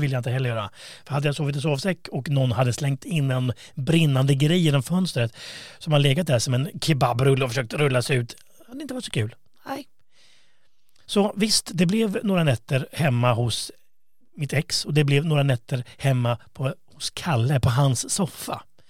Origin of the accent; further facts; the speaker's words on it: Stockholm, Stockholm County, Sweden; born there; accent: mix of Östergötland, Gothenburg and Stockholm dialects; also born or lived in Östergötland; Min dialekt, ja, det är väl en blandning av östgötska, göteborgska och kanske stockholmska, jag vet inte. Men jag föddes ju i Stockholm. Och därefter så flyttade jag, efter då gymnasiet, så flyttade jag till Östergötland.